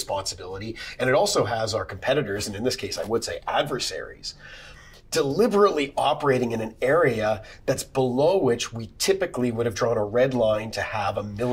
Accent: Canada; I'm from Canada

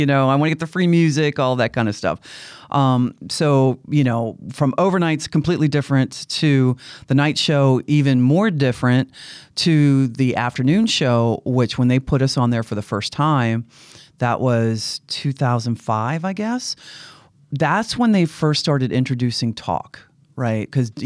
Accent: Laurel, Maryland, United States; because I'm from Maryland, born and raised in Laurel, just outside of Fort Meade.

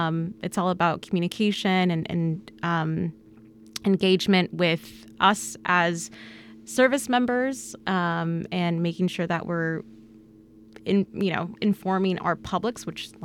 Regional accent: Los Angeles, California, United States; also born or lived in Camp Pendleton; So I'm originally from Los Angeles, born and raised there, and my parents were both Navy corpsmen. They're actually Fleet Marine corpsmen. So I grew up good part of my childhood in Camp Pendleton and lots of other USMC bases.

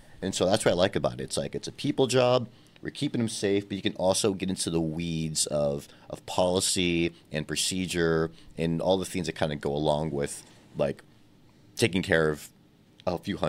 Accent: Texas, United States; now in Washington, United States; No, I'm not from Washington. I'm from the best state ever, Texas. And I came to Washington, never been here before.

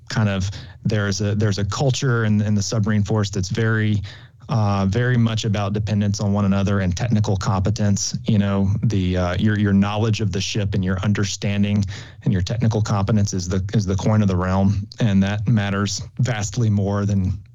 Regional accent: Pineville, Louisiana, United States; So I grew up in a small town in Louisiana, Pineville, Louisiana, just like a lot of people in the service, landlocked, little area, a little one red light town.

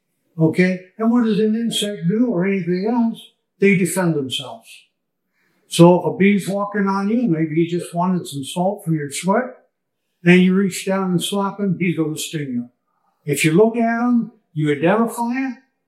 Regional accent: Panama; born or raised there

